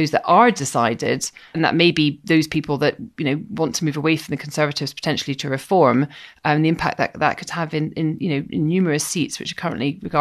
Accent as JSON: {"language": "English", "region": "Scotland", "country": "United Kingdom", "said": "I would, as a Scot, go back further than"}